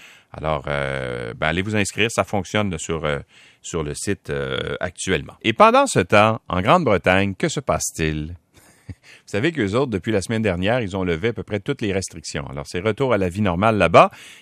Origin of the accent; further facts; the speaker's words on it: Canada; Et si on revient chez nous, au Canada